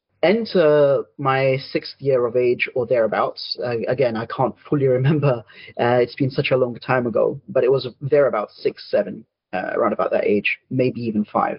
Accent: London, United Kingdom; I was born in London, born and raised. I'm still living in London, in fact. And my parents came from Pakistan, both of them.

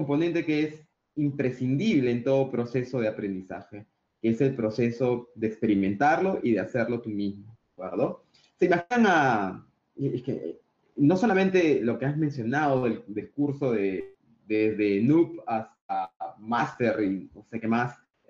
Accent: Peru; yo soy peruano, y recuerdo que en el Perú, solo para contar una anécdota, estoy hablando de más o menos de los 90, cuando yo tenía unos 8 años, 9 años, 10 años más o menos

